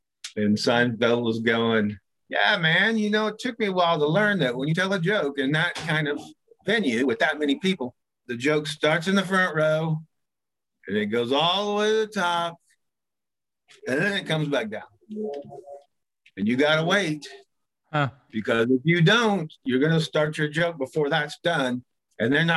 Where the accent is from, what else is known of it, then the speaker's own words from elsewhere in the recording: Pampa, Texas, United States; are you really from Pampa, Texas? And I'm like, yeah.